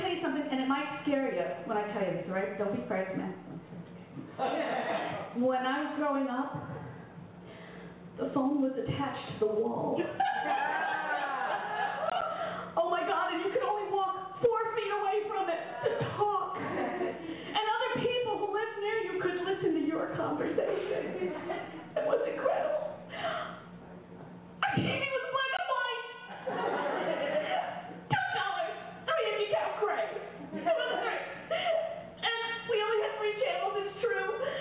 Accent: Mayagüez, Puerto Rico; Now, I'm also from Mayagüez, Puerto Rico

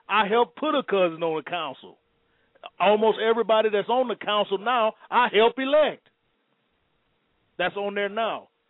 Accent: Benton Harbor, Michigan, United States; Now, this is first-hand knowledge because I'm from Benton Harbor, Michigan. I sat on that council for 6 years as a commissioner.

